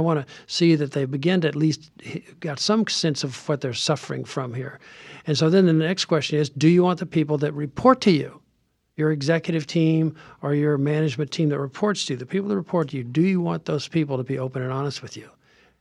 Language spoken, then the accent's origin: English; the South, United States; because I was raised in the South